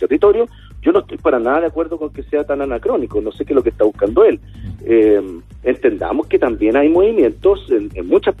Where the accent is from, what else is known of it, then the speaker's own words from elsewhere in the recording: Chile; tenemos que ser capaces nosotros como chilenos de rescatar y de entender justamente toda la riqueza que tenemos y de valorarla.